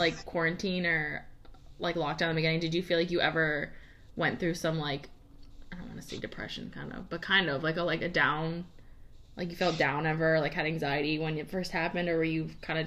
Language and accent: English; Aurora, Ohio, United States; Stop. I grew up in Aurora, Ohio.